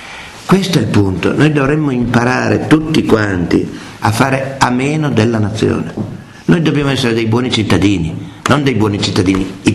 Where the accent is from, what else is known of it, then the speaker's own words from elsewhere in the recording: Saluzzo, Piedmont, Italy; born there; ho l'identità di saluzzese perché sono nato a Saluzzo, l'identità di torinese